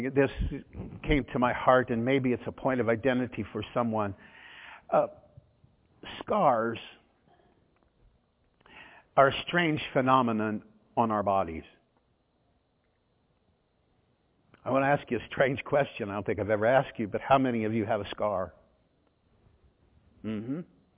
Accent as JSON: {"language": "English", "town": "Indianapolis", "region": "Indiana", "country": "United States", "said": "You know, I'm from Indianapolis, and I know Indianapolis like the back of my hand."}